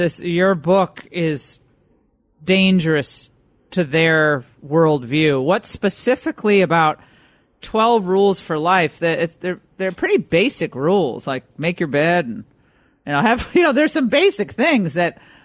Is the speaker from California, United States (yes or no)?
no; Connecticut, United States; I still call my neighbors growing up in Connecticut, I still say, you know, Mrs. Johnson and Mr. Kosmeski